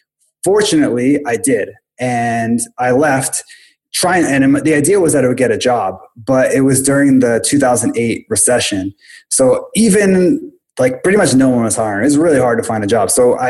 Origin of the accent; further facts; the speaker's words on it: Pawtucket, Rhode Island, United States; Well, I'm from a place called Pawtucket, Rhode Island, which is a stone's throw from Providence, Rhode Island.